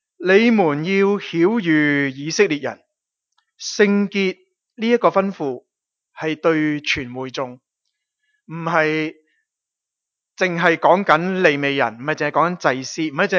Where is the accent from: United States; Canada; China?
China; 我哋中国人都算系一个好讲求孝道嘅一个嘅民族，所以我哋都讲好多孝道噶。